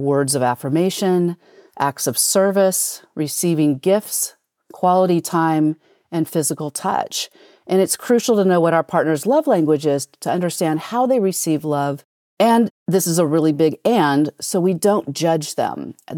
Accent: United States; And of course, being an American, I judged them as terrible parents.

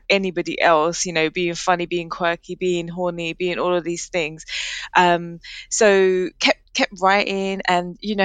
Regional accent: Leyton, London, United Kingdom; I grew up in Leighton, which is East London, and there was like so much diversity there

